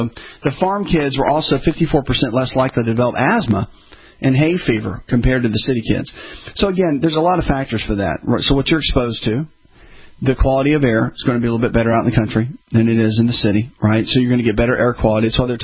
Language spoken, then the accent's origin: English; Tennessee, United States; I grew up in Tennessee. Everybody drank milk, right?